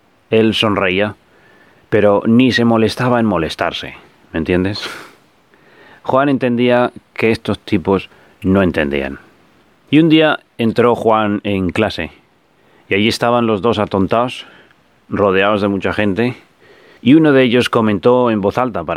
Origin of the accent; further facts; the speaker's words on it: England, United Kingdom; also born or lived in Spain; Sí, soy yo. Soy inglés y español.